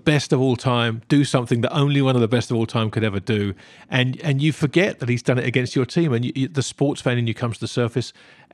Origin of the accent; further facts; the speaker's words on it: England, United Kingdom; fantastic to see, as an Englishman, so many English players doing well